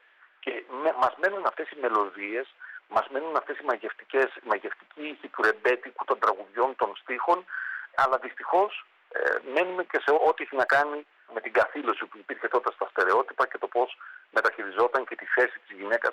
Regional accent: Trikala, Thessaly, Greece; μεγάλωσα στα Τρίκαλα. Γαλουχήθηκε μέσα στην πόλη που το ρεμπέτικο αναβλύζει από παντού, υπάρχει παντού γύρω.

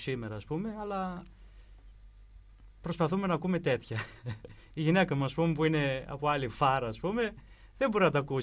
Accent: Argithea, Thessaly, Greece; Εγώ, ας πούμε, είμαι από Αργυθέα.

